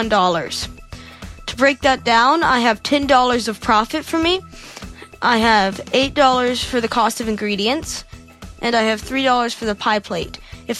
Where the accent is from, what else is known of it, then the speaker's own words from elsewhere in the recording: Alabama, United States; from Alabama, and I'm 12.